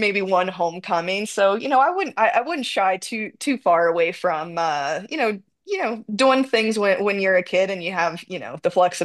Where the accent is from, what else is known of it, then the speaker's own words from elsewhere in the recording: Florida, United States; moved away as an adult; now in Utah, United States; I move away from my family and my friends in Florida, born and raised in Florida, and I move out here to Utah.